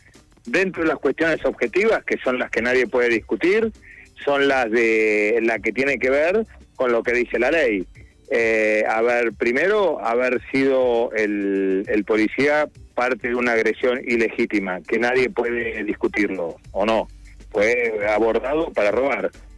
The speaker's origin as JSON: {"language": "Spanish", "town": "Capilla del Señor", "region": "Buenos Aires Province", "country": "Argentina", "tie": "born or raised there", "said": "Yo cuando era chico vivía en Capilla del Señor, en el kilómetro 80 de la ruta 8."}